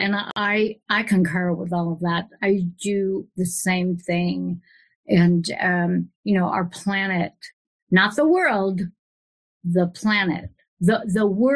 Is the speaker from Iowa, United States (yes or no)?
no; San Francisco, California, United States; And I'm from San Francisco, you know, I was there for 36 years